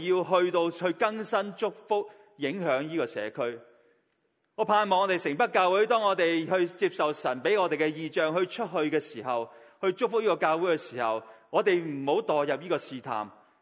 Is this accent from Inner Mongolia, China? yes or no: no; Guangdong, China; 我们广东人都很明白这三个字为什么